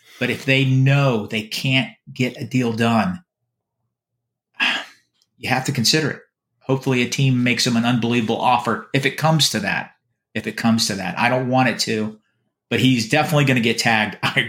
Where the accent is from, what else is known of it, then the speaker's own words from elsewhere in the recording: West Virginia, United States; I was raised in West Virginia. NASCAR is big there.